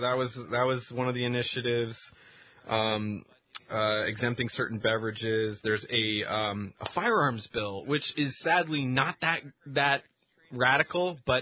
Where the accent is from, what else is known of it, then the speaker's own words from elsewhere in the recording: Seattle, Washington, United States; Maybe it's that I am from King County in Seattle, but I also find that Dan Savage does a great job representing the city